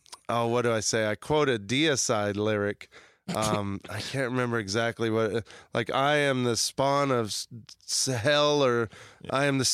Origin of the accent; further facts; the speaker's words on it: Kansas, United States; they got to go to a theater near where I grew up in Kansas and see me in a movie.